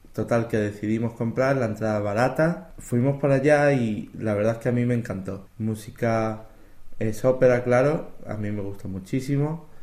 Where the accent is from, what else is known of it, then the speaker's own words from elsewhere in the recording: Huelva, Andalusia, Spain; now in Czech Republic; Yo vengo del sur de España y allí lo que hay es mucho pescado. Pero también es verdad que vengo del sur de España, en Huelva, donde hay mucho cerdo, el animal.